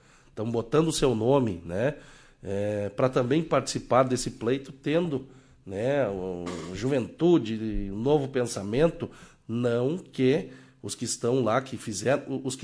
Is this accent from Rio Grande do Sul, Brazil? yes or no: yes; Soledade, Rio Grande do Sul, Brazil; eu sou de Soledade, eu tenho um orgulho grande de dizer que eu sou de Soledade.